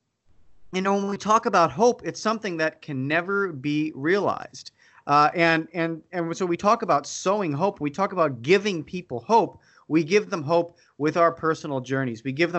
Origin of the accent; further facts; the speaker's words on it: Philadelphia, Pennsylvania, United States; now in Wisconsin, United States; I was born and raised out in Philadelphia, but I moved to Wisconsin.